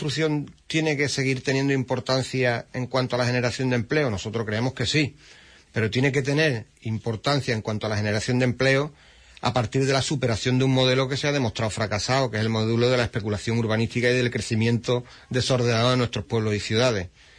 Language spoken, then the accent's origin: Spanish; Aljaraque, Andalusia, Spain; yo debatía una mañana en un pleno en el ayuntamiento de mi pueblo, en Alharaque, del que soy concejal